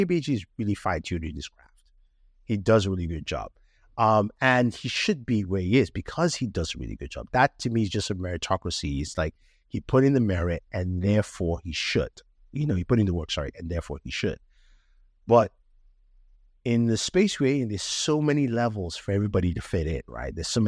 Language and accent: English; Nigeria; I'm Nigerian, but I'm also Black.